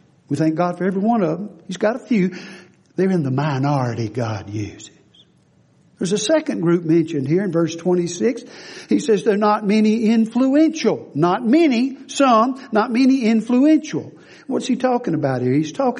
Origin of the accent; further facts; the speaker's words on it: Alabama, United States; He lived in Huntsville, Alabama, my home state, Alabama.